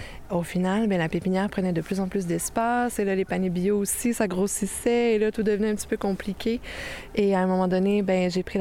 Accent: Île d'Orléans, Quebec, Canada; Je suis originaire de l'île d'Orléans, ouais, exactement. Oui, je suis originaire de là

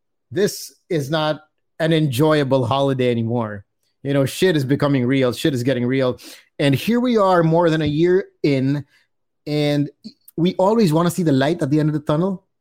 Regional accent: Philippines; Well, I actually, based on my experience, growing up as an Indian in the Philippines wasn't exactly the easiest thing

